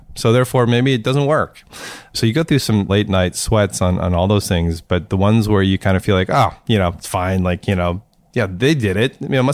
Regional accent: St. Louis, Missouri, United States; I grew up in St. Louis, and people are super nice and super friendly.

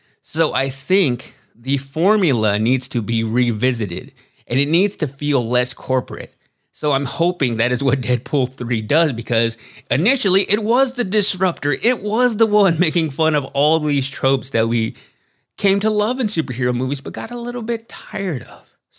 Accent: Waxahachie, Texas, United States; because I grew up in Vista Hills Mobile Ranch in Waxahachie, Texas. And my biggest fear growing up was that a tornado was going to rip through the trailer park and there's nowhere to go.

